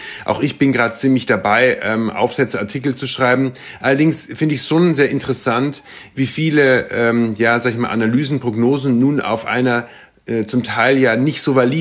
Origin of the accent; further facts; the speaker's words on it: Munich, Bavaria, Germany; ich komme aus München und für uns Münchner ist ja Norditalien nicht weit entfernt